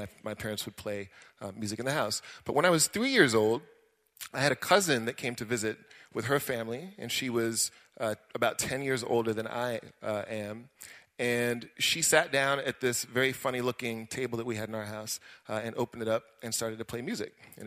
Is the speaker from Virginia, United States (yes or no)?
no; Washington, District of Columbia, United States; born there; I was born here in the United States, in Washington, D.C., and I sound very much like an American, but I did not really grow up, at least initially, as an American.